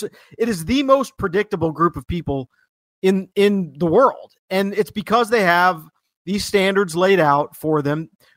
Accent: Atlanta, Georgia, United States; in the Peach Bowl in my hometown of Atlanta, Georgia on New Year's Eve.

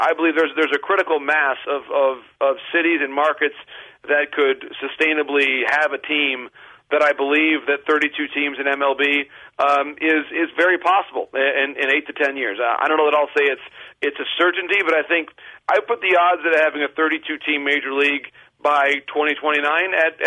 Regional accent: Midwest, United States; just because being a Midwesterner, that's probably the one that's closest to me geographically

